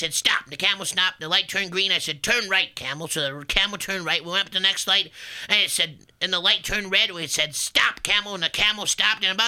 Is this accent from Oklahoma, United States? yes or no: no; Brainerd, Minnesota, United States; Well, I'm from Brainerd, Minnesota. Population 11,750.